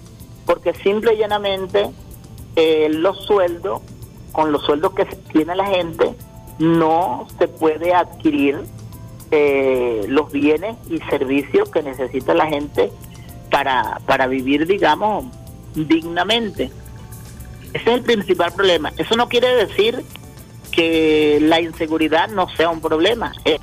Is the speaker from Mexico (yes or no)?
no; Venezuela; nosotros, porque somos venezolanos y venezolanas todos